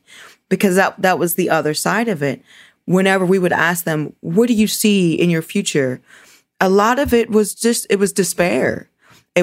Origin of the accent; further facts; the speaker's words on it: Pittsburgh, Pennsylvania, United States; I grew up here in Pittsburgh.